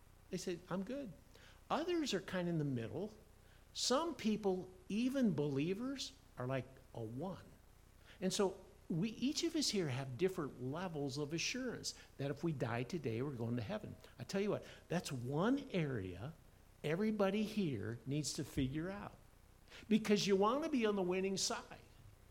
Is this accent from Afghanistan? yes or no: no; Iowa, United States; So as a kid growing up in Iowa, went through a confirmation class at through United Methodist Church.